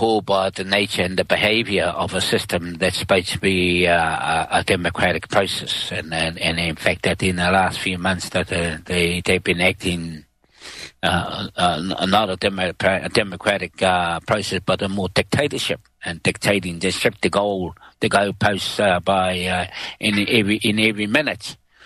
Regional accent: Bay of Plenty, New Zealand; from the Tuhoi Nation, and I have been involved in the active in this community nationally, internationally for more than 30-40 years.

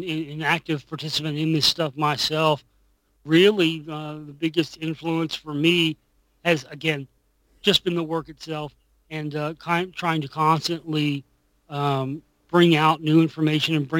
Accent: Dallas, Texas, United States; That was a big one for me, being from Dallas and stuff, because, you know, as a kid growing up in Dallas

